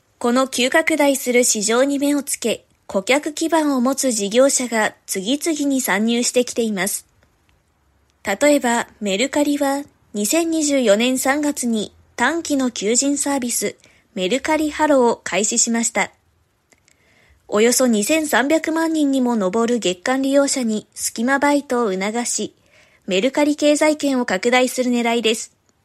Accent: Aichi, Japan; 今日のエンディングは私の地元愛知県発祥のカフェを取り上げます。

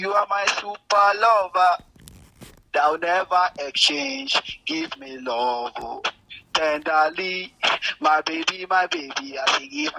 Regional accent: Nigeria; Yeah, I'm a singer from Nigeria.

